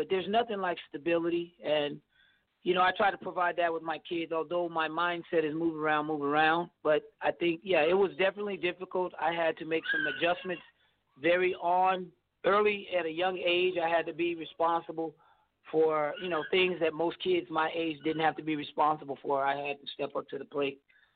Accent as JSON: {"language": "English", "town": "Nashville", "region": "Tennessee", "country": "United States", "tie": "born or raised there", "also_born_or_lived": "Dayton, Ohio", "said": "Well, I'm originally born in Dayton, Ohio, and my mother was pursuing entertainment and the music industry. And so then I moved to Nashville, Tennessee"}